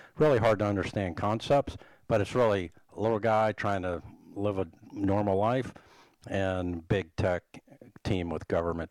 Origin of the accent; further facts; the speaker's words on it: Virginia Beach, Virginia, United States; I'm from Virginia Beach, spent a lot of time in the Outer Banks